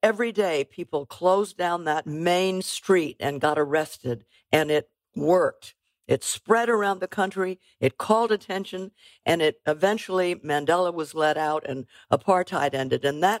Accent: California, United States; Well, on a very personal level, I grew up in California. I was born in 1937.

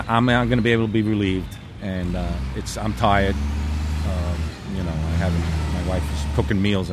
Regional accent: New York, United States; and I'm a New Yorker myself.

